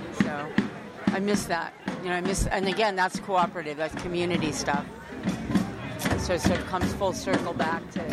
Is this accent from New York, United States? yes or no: no; Sunnyvale, California, United States; also born or lived in Santa Cruz, United States; I grew up in Sunnyvale, and then I lived in Santa Cruz for 10 years when I went to school here in the 80s.